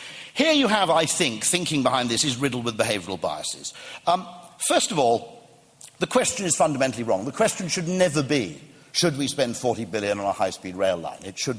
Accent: Wales, United Kingdom; I come from South Wales

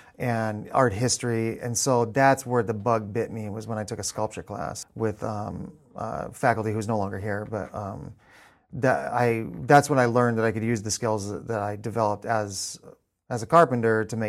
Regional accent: Escondido, California, United States; also born or lived in St. George, Utah; I was born in southwestern Utah, in St. George, and then when, in 1987, I think it was, I was like 9 years old, 9 or 10 years old, we moved to Southern California, to Escondido

